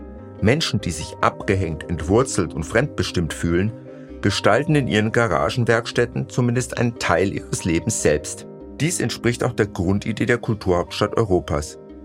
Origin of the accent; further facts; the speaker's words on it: West Germany, Germany; wenn ich als Wessi im Osten bin, bin ich in einem anderen Land.